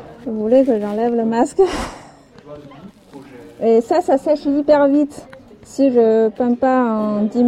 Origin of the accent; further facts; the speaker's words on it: China; Je suis chinoise.